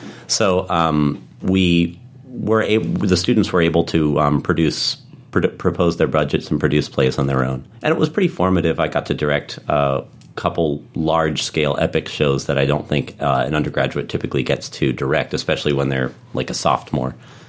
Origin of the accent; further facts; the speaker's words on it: Harrisburg, Pennsylvania, United States; now in Baltimore, United States; And we moved to Baltimore. It had a lot to do with the fact that I grew up in Harrisburg.